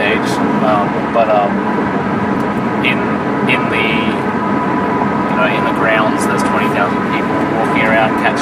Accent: Scotland, United Kingdom; He's Irish and I'm Scottish.

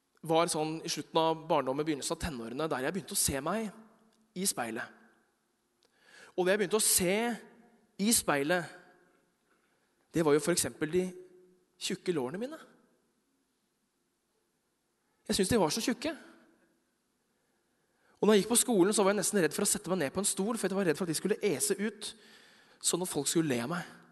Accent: Oslo, Norway; also born or lived in Bergen; jeg vokste opp, dette fra Bergen, jeg vokste opp delvis i Bergen, men har vokst opp mesteparten av mitt liv i Oslo, på Kalbakken i Groruddalen

